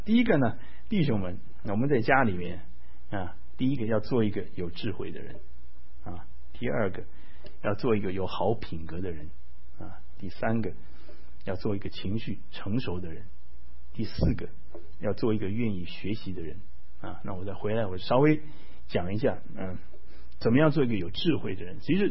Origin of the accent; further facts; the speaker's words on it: Taiwan; 因为像我们从台湾这个长大的话哈，我们过去在台湾长大